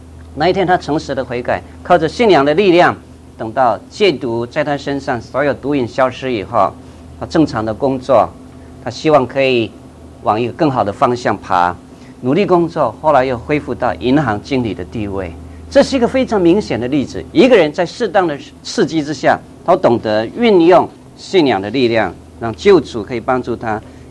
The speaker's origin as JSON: {"language": "Chinese", "country": "Taiwan", "accent": "Taiwanese Mandarin", "said": "我讲的台湾国语就是跟所有人不一样"}